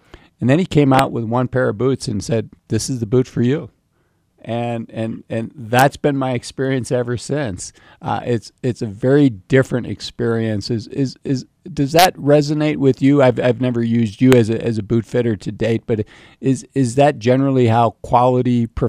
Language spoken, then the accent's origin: English; Cleveland, Ohio, United States; now in Park City, United States; So, Brent, I grew up in Cleveland, Ohio